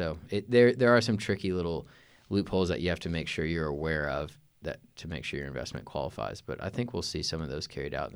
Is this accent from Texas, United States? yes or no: yes; Waco, Texas, United States; which at least growing up in Waco didn't seem to be at the top of most people's minds